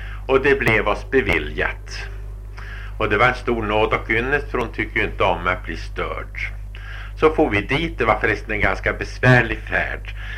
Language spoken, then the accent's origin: Swedish; Sweden; Jag är från Sverige, sa jag.